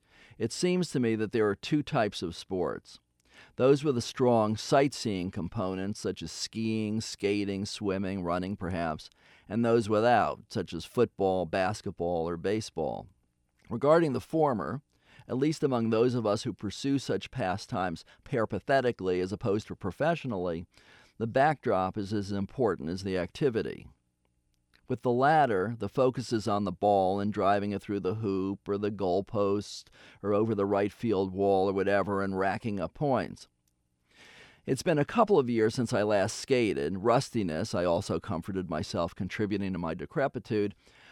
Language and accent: English; New York City, New York, United States; I grew up in New York City and learned to skate at Woolman Rink in Central Park.